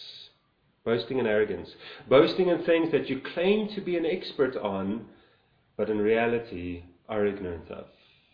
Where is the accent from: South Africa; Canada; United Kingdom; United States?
South Africa; Highveld; I grew up in Highveld, where the mist could get so thick that you couldn't see 5 meters in front of you.